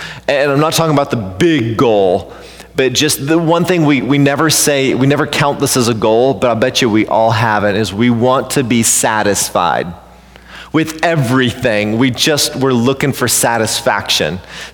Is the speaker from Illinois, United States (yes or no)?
no; Humboldt, Nebraska, United States; We worshiped in my hometown church in Humboldt, Nebraska, which is population.